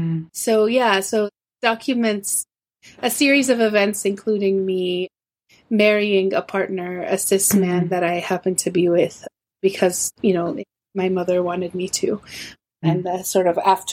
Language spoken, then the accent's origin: English; Columbia, Missouri, United States; also born or lived in New York; I grew up in a town in mid-Missouri called Columbia. It's a college town where the University of Missouri is.